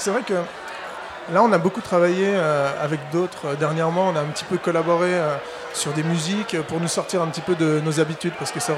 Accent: Geneva, Switzerland; Ah, moi, je suis né à Genève et j'ai toujours effectivement vécu à Genève et fait beaucoup de musique à Genève. Donc ouais, bah, c'est un peu ma ville

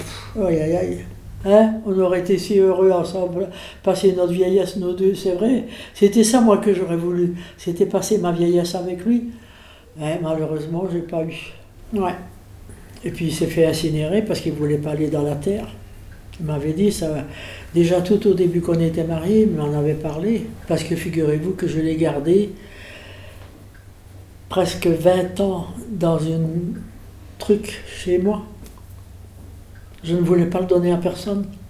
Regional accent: Wallonia, Belgium; now in Switzerland; Moi, je suis belge. Je ne renie jamais mon pays, hein.

